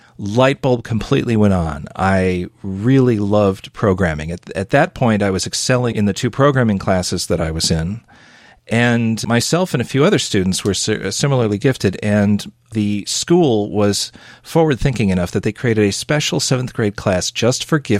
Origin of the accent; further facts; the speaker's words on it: Chicago, Illinois, United States; I grew up in the Chicagoland area, and Gottlieb was there.